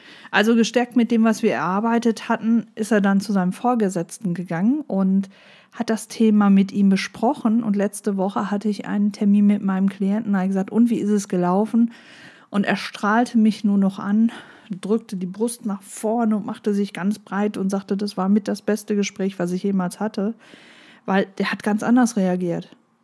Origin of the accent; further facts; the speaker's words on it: North Rhine-Westphalia, Germany; Aber wir sind halt aus dem Ruhrgebiet in die Berge gefahren, damit wir mal vernünftige Luft kriegen.